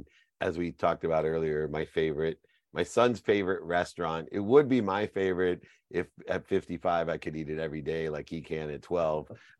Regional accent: California, United States; I'm from California, you know, although I went to Louisiana for law school

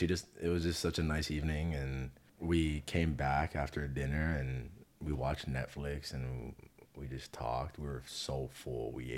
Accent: Hawaii, United States; I am Hawaiian. I'm a very proud Hawaiian at that. Irish, German, Hawaiian, Filipino, and Chinese.

